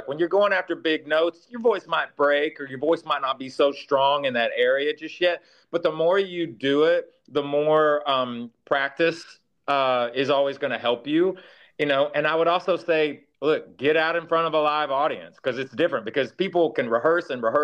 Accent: the South, United States; You know, we were all born and raised in the South.

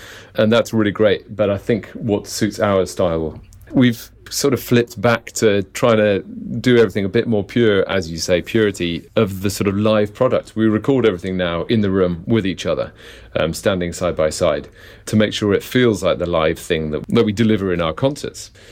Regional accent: Oxford, South East England, United Kingdom; moved away as an adult; also born or lived in York; now in London, United Kingdom; I grew up in Oxford, sang in lots of choirs there. I then went on to study in the north of England in York University. And as soon as I graduated, I moved to London

